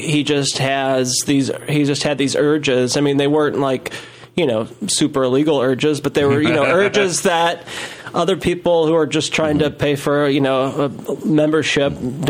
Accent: St. Louis, Missouri, United States; Yeah, so I'm from St. Louis, and I had season tickets, even though I lived up here for my first year up here.

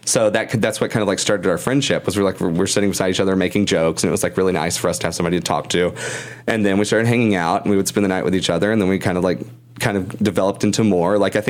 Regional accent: Gilmer, Texas, United States; I grew up 2 hours east of Dallas in Gilmer, Texas, small town, like middle of nowhere.

